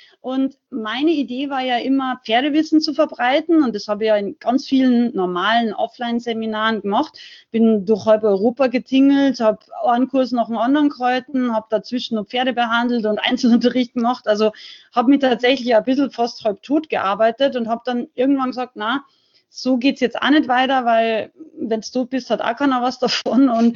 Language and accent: German; Salzburg, Austria; now in Unterhaching, Germany; Also ich bin ursprünglich aus Rauches, aber lebe schon ganz lange in Unterhaching bei München.